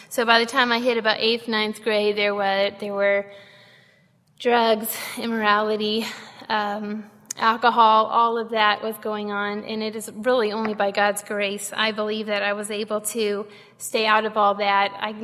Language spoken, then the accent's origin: English; Chattanooga, Tennessee, United States; born there; I was born here in Chattanooga, to a family that many of you know well.